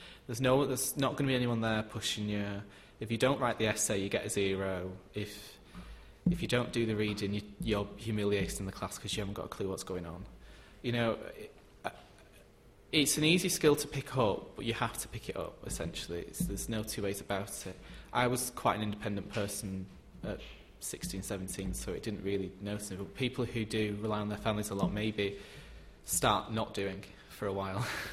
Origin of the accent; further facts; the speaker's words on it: Manchester, North West England, United Kingdom; I'm not entirely sure because I'm from Manchester, so I'm from another city, so I was sort of used to it.